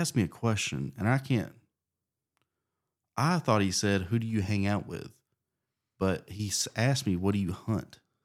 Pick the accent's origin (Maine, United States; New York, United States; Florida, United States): Florida, United States; Tallahassee; I'm from Tallahassee. That's my fucking hometown hero.